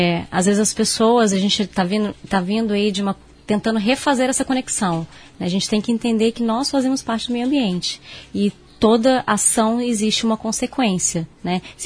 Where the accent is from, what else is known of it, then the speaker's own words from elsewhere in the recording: Brazil; O Brasil ele é referência, mas às vezes nós, como brasileiros, a gente não segue ao pé da letra as legislações, né?